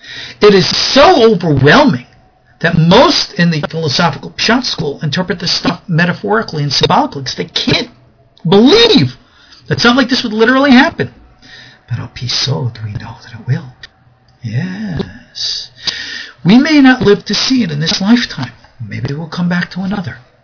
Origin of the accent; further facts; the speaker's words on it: Long Island, New York, United States; accent: East Coast; now in Israel; When I grew up here, I grew up on Long Island, New York. And I still haven't lost my good old East Coast accent.